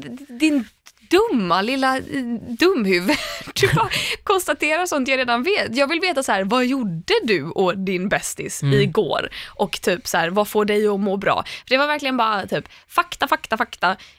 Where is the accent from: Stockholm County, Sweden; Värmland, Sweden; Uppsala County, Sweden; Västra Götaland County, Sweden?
Västra Götaland County, Sweden; Landvetter; Alltså jag kommer ändå från Landvetter.